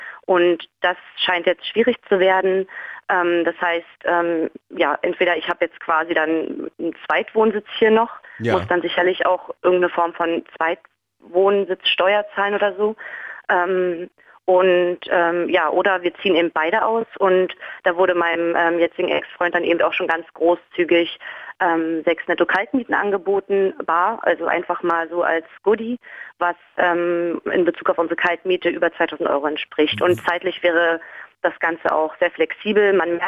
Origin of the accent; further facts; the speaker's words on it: Berlin, Germany; ich bin in Berlin geboren worden und wohne eigentlich immer schon im Prenzlauer Berg. Mhm. Ich habe jahrelang oder jetzt über 5 Jahre mit meinem Freund zusammen gelebt, hier in einer 2-Zimmer-Wohnung in der Nähe von der Schönhauser Allee.